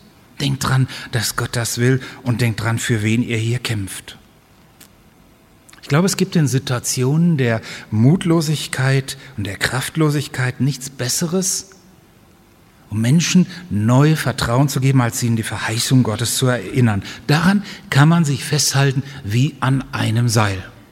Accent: Wuppertal, North Rhine-Westphalia, Germany; Meine Heimatstadt Wuppertal hat keine Stadtmauer mehr.

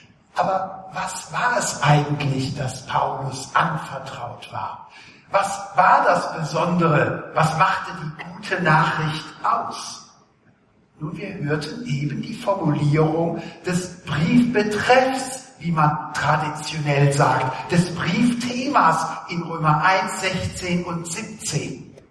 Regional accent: Rhineland, Germany; nachdem ich als Rheinländer euphorische Komplimente machte

